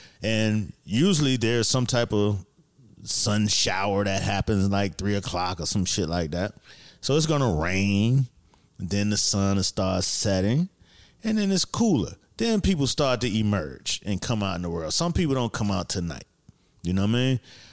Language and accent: English; Miami, Florida, United States; Well, I'm from Miami, so it was summer all the fucking time.